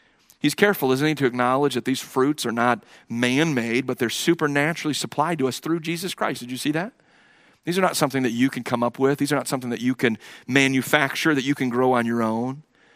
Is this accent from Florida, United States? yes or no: no; Cleveland, Ohio, United States; And when they found out I was from Cleveland, Ohio, I think I found a soft spot in their heart, you know.